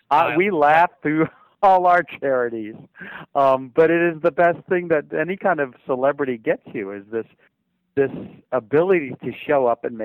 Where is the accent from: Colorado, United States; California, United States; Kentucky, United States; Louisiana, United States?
Louisiana, United States; I'm telling you, I'm from Louisiana.